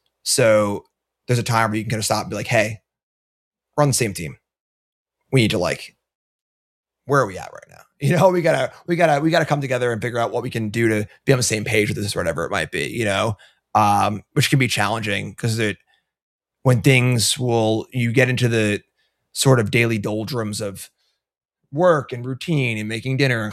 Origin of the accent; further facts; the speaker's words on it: New York, United States; I'll say Knicks in 7. I am from New York.